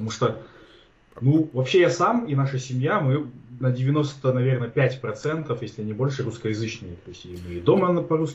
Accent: Almaty, Kazakhstan; Нет, я вырос в Алмате. То есть мой город это Алмата.

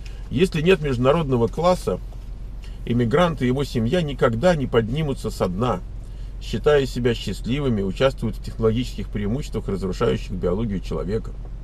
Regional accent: Moscow, Russia; Я сам из Москвы, Россия.

